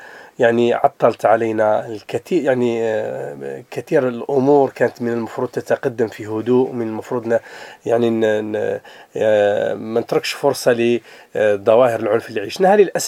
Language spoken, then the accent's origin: Arabic; Algeria; كان من واجبنا كجزائريين أننا نعيش في إطار هذا التنوع